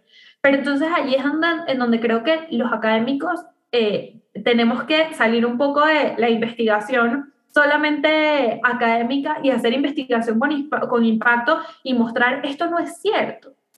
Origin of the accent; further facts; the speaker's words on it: Venezuela; siendo venezolana.